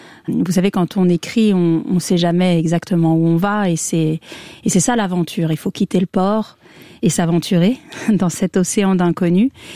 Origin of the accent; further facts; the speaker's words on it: Annecy, Auvergne-Rhône-Alpes, France; Donc moi, je suis française, j'ai grandi à Annecy, là, tout à côté d'ici, dans cette nature merveilleuse, entre le lac et la montagne.